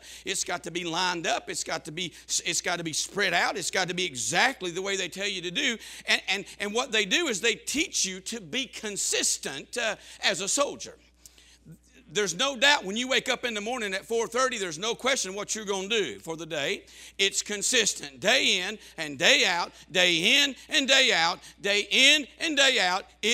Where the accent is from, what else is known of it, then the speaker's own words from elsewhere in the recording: Alabama, United States; I was from Alabama, never been out of the state.